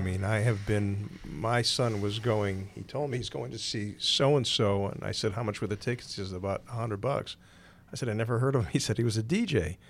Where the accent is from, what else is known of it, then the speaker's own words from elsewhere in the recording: Chicago, Illinois, United States; I'm from Chicago, so I love